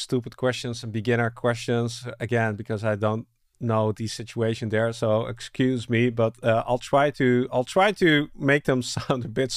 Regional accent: Netherlands; Now, I'm from the Netherlands. I do this in the Netherlands.

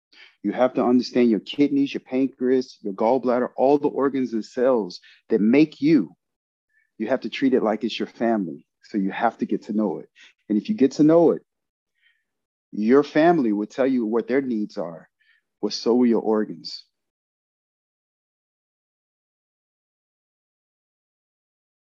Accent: Lebanon, Tennessee, United States; My grandfather raised me. I grew up in Tennessee, Lebanon, Tennessee, about 30 miles from Nashville.

